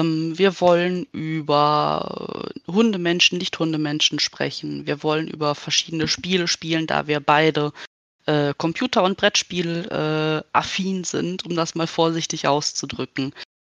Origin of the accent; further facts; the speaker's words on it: Moers, North Rhine-Westphalia, Germany; born there; now in Eifel, Germany; zwischendurch ab und an mal, gebürtig aus Moers am wunderschönen Niederrhein, mittlerweile seit etwas mehr als 10 Jahren in der wunderschönen Eifel beheimatet. Definitiv mittlerweile ein Mädchen vom Land mit knapp 170 Einwohnern im Dorf.